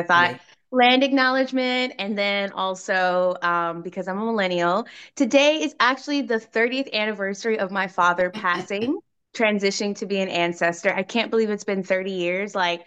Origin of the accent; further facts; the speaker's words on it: Florida, United States; Should I tell him I'm from Florida?